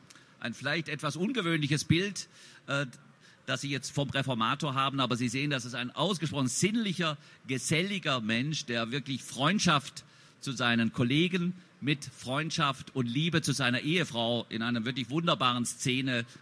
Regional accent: Pforzheim, Baden-Württemberg, Germany; also born or lived in Stuttgart; aus der Gegend kommt, aus der ich auch komme, also er ist ja Brettener, ich bin in Pforzheim und Stuttgart aufgewachsen.

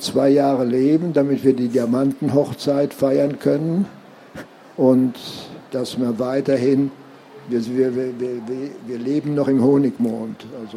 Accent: Frankfurt, Hesse, Germany; born there; Ich war aber in Frankfurt in meinem Geburtsstadt 47

